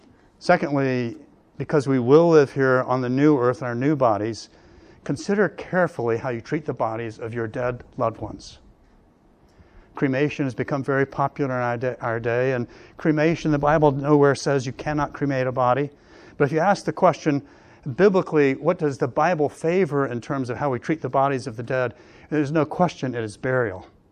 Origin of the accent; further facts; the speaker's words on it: Jacksonville, Florida, United States; securing a burial plot in my hometown in Jacksonville.